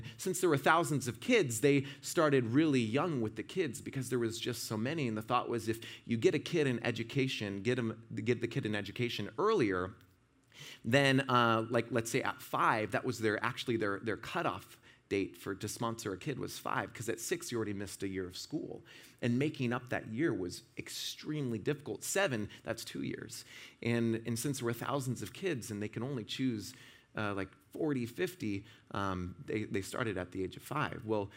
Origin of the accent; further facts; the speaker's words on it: Washington, United States; You see, my father, I'm from Washington State, north of Seattle, and he worked at Boeing when I was growing up, and actually still works at Boeing.